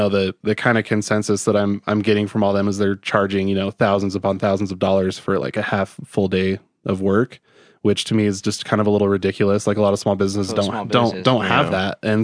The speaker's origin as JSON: {"language": "English", "town": "Salt Lake City", "region": "Utah", "country": "United States", "tie": "born or raised there", "also_born_or_lived": "Iowa", "said": "I grew up in Salt Lake. Moved around quite a bit. I lived in Iowa for like 6 months when I was little."}